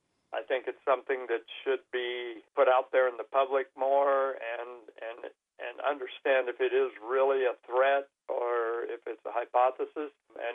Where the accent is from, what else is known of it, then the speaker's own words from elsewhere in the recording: Montrose, United States; I grew up in Montrose, and back then, in the early 60s, late 50s, early 60s, we had a lot of hand labor agriculture in the area at that time